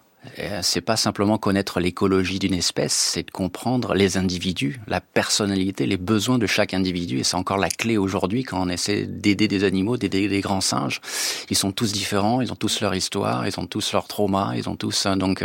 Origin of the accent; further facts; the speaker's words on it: Fayence, Provence-Alpes-Côte d'Azur, France; Je suis originaire du village de Fayence.